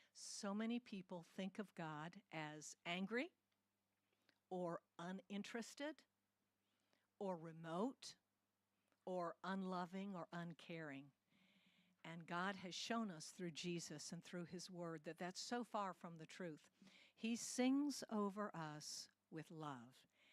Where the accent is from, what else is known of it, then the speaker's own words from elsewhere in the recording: Singapore; You know that I grew up in Singapore.